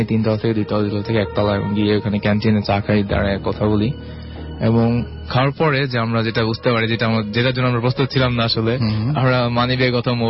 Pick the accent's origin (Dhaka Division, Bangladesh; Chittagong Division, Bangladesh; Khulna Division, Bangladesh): Chittagong Division, Bangladesh; Chandpur; আমরা অ্যাকচুয়ালি আমাদের গ্রামের বাড়ি যাচ্ছিলাম চাঁদপুর